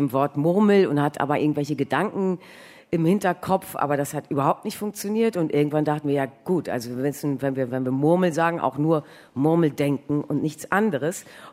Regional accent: Peheim, Lower Saxony, Germany; Ja. Also Peheim hat 1000 Einwohner. Ja, da drumherum ist dann auch nicht so viel. Die nächsten Städte sind Oldenburg, Bremen, Osnabrück.

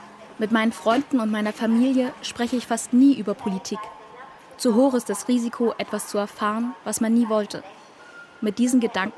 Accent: Dresden, Saxony, Germany; Dresdnerin. Meine Mutter kam Ende der 80er aus Vietnam in die DDR als Gastarbeiterin. Mitte der 90er kam ich auf die Welt. 18 Jahre lang bin ich in Dresden aufgewachsen.

